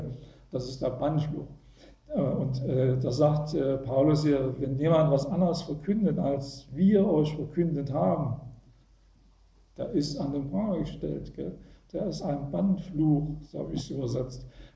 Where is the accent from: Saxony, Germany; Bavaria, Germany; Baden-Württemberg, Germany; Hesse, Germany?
Saxony, Germany; In meiner Heimat, Erzgebirge, da gibt es eine Burg